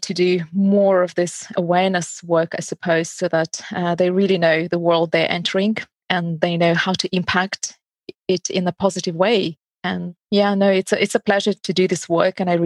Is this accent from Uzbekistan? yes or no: yes; Uzbekistan; English is a second language; I was brought up on a lot of Russian literature classics. So I'm from Uzbekistan, Central Asia. I didn't see a computer until I was about 18.